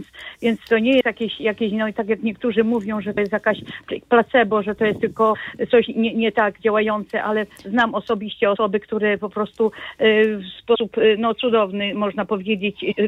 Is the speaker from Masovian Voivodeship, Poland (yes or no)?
no; Lower Silesian Voivodeship, Poland; No, ja jestem z Dolnego Śląska